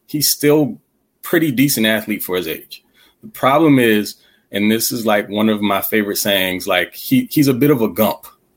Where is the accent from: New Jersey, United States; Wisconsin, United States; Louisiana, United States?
Louisiana, United States; I'll say about 90% of my family are Saints fans. So I'm from Louisiana.